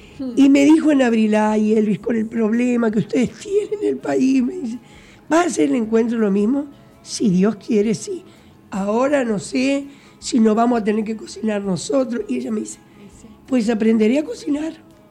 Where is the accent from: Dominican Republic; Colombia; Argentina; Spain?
Argentina; San Guillermo, Santa Fe; now in Brinkmann, Argentina; Eduardo dice que ya soy de Brinkmann ya. Porque hace muchos años más que vivo acá que en San Guillermo.